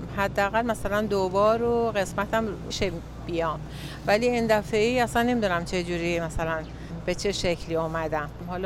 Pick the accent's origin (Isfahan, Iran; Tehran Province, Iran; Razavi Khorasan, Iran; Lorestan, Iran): Tehran Province, Iran; Tehran; من از تهران اومدم.